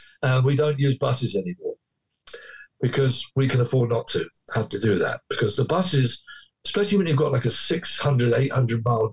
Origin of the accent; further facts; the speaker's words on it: England, United Kingdom; now in United States; I'm still English. I am a green card permanent resident of the United States and have been since 1984. I love living in America. I really do. I mean, to me, it's home.